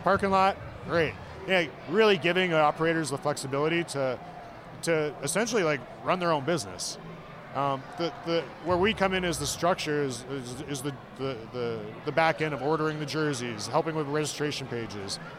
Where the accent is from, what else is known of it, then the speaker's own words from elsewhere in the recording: Edmonton, Alberta, Canada; I was a kid just outside Edmonton, so yeah, it was pretty storybook